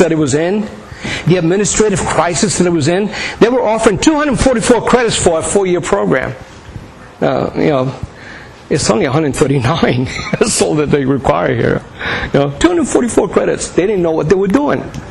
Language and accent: English; New Jersey, United States; You know, I'm from New Jersey. He sends me to the desert.